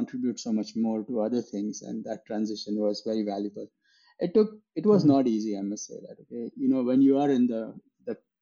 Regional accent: India; I'm doing it because I want to do it from India, not because I had to. I could have stayed in the US and stayed there, but I always wanted to be in India. And it's a fact, you know, it's in our country, we can make something happen.

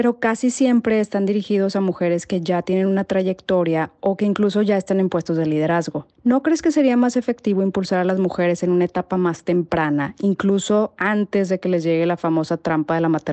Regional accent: Monterrey, Nuevo León, Mexico; de Monterrey

